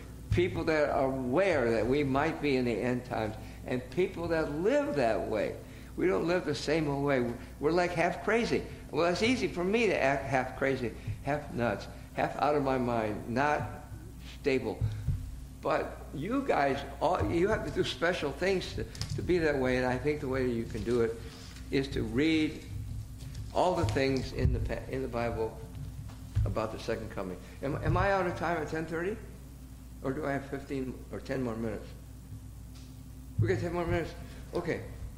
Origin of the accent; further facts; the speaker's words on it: Iowa, United States; dinky is a word I got from Iowa. I grew up in Iowa.